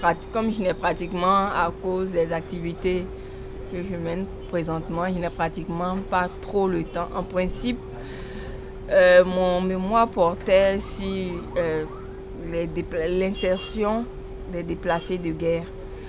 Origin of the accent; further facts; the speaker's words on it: Abidjan, Côte d’Ivoire; J'ai grandi à Abidjan, à Cocody.